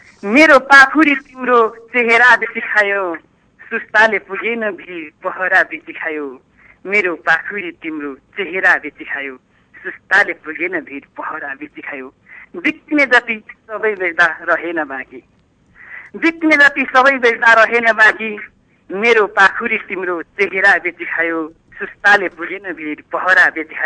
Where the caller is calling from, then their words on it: Khotang, Koshi Province, Nepal; म खोटाङबाट … हाल काठमाडौँ।